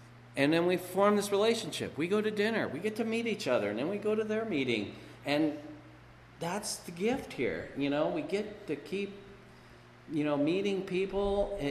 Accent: Lancaster, United States; born there; You know, I was born here in Lancaster, and I'm ready to go.

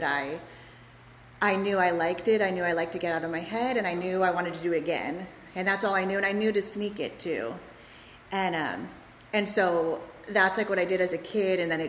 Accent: Virginia, United States; I'm from Virginia, so start in the middle and just would.

